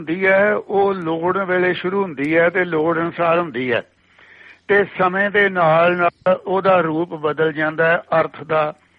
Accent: Punjab, India; ਸਾਡਾ ਪਿੰਡ ਜਿਹੜਾ ਆ ਉਹ ਅੰਮ੍ਰਿਤਸਰ ਜ਼ਿਲ੍ਹੇ 'ਚ ਹੈ

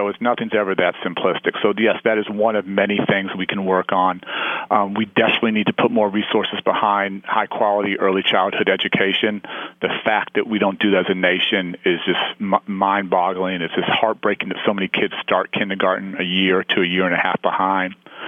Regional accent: Chicago, Illinois, United States; in my hometown of Chicago

